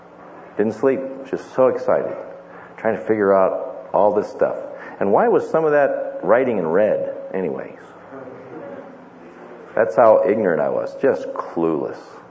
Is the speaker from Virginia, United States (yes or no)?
no; Florida, United States; I was born in Florida, grew up in a nominal Christian home.